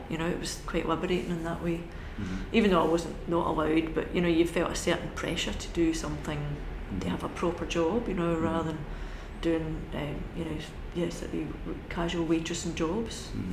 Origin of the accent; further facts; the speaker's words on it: Scotland, United Kingdom; I'm originally from Scotland. I had a very rural childhood in Scotland, very outdoorsy rural childhood in Scotland.